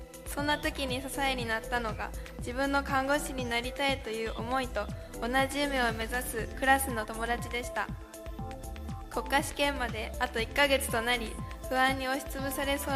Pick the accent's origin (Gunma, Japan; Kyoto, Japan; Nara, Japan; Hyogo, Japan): Kyoto, Japan; Maizuru; 私は舞鶴市で生まれ育ち、この町が大好きです。